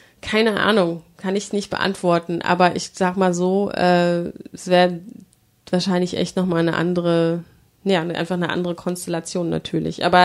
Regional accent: East Germany, Germany; ich bin ja auch im Osten groß geworden, wenn ich mir angucke, DDR

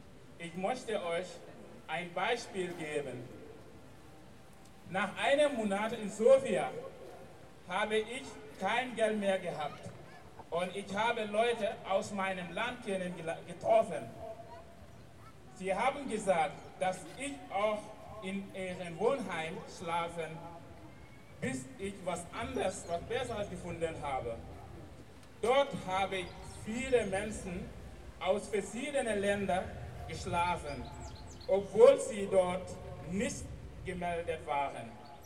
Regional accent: Gambia; German is a second language; now in Germany; ich komme aus Gambia. Bin ich seit Ende 2014 hier.

